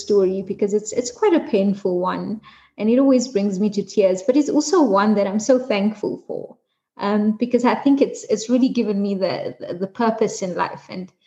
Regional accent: South Africa; growing up in South Africa, living in a community that the apartheid government sort of put us according to our races

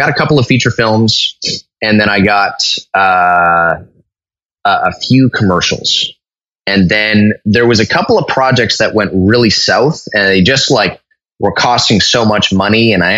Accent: Canada

